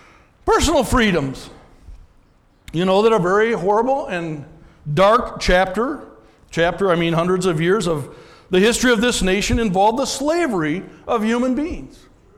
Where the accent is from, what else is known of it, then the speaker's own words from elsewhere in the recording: United States; I am an American. I am deeply grateful for freedom.